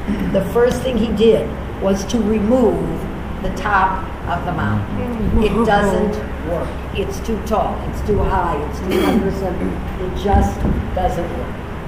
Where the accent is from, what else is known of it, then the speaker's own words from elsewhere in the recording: Chicago, Illinois, United States; moved away as an adult; now in Jerusalem, Israel; I grew up in Chicago, the lake was always on my east, right? I came to Jerusalem, it took 6 months before I could figure out which way was east or west.